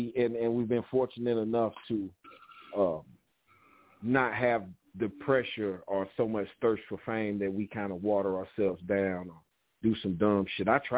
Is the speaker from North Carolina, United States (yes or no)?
yes; Asheville, North Carolina, United States; I'm from Asheville, North Carolina.